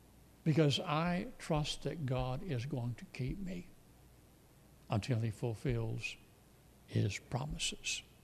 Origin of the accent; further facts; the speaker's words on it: Pensacola, Florida, United States; I grew up in Pensacola. I grew up on boats. My father had a yacht.